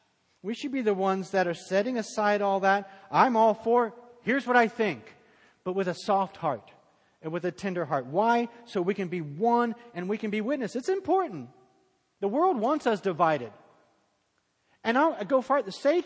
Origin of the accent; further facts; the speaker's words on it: Cincinnati, Ohio, United States; now in US South; When I grew up in Cincinnati, Ohio, the Lord's Prayer in Cincinnati was different than y'all say it down in the South.